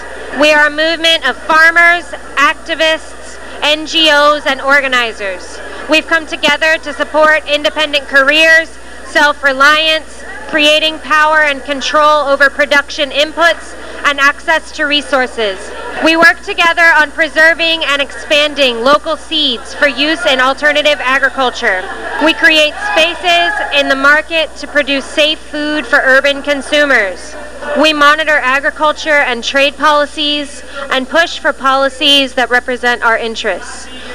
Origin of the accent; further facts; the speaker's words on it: Tampa, Florida, United States; now in Texas, United States; I'm from Tampa, which is just a couple hours north of here. And over the years, I've lived in a couple of other places. Right now, I'm in Texas.